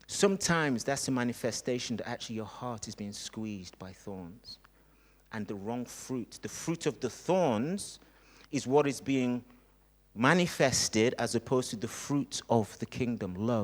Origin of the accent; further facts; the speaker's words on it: Nigeria; born there; I'm happy where I was born. Hallelujah. Do you know what I mean? Praise God. I was born in Nigeria, and I'll take that any day.